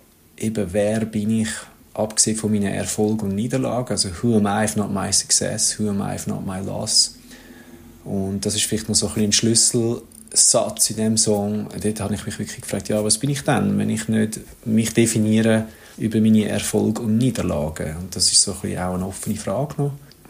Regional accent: Zurich, Switzerland; Meine Mutter ist Engländerin und mein Vater ist Tschech. Ich bin aber hier in Zürich geboren und aufgewachsen.

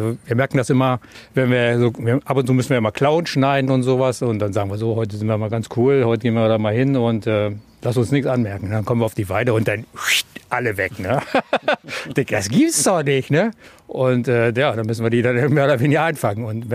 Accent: Northern Germany, Germany; es geht auch ein bisschen entspannter als bei uns in Norddeutschland

